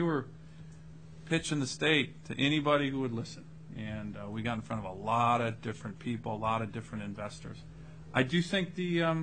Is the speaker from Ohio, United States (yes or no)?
yes; Ohio, United States; I'm originally from Ohio. It's starting to boom in Ohio, and I'm like, damn, I didn't even know we had oil in Ohio.